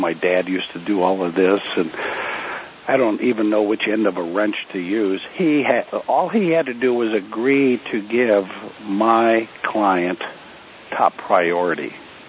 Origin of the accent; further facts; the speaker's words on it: California, United States; now in Nevada, United States; I'm from California. Well, I'm from Nevada now.